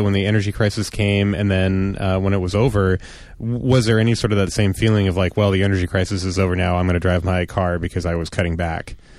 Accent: Eugene, Oregon, United States; So I grew up in Eugene, which you mentioned in your book.

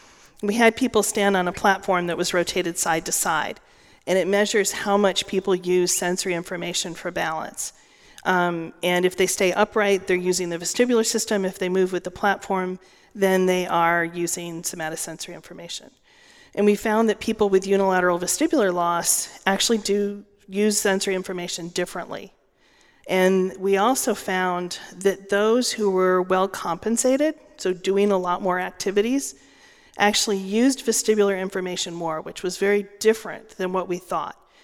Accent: Rochester, New York, United States; I grew up in Rochester, so I'm used to Western New York.

